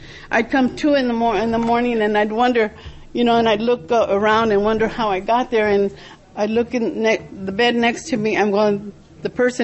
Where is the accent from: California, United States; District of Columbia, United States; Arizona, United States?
California, United States; El Monte; I'm from Los Angeles area, El Monte, California.